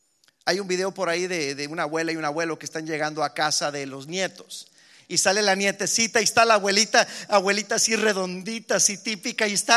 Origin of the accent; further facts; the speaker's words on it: Monterrey, Nuevo León, Mexico; yo crecí en Monterrey, en donde la vida es muy competitiva